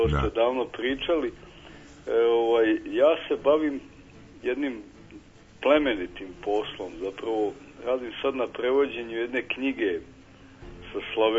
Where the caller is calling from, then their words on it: Belgrade, Serbia; Iz Beograda, vaš poznati slušalac i sagovornik.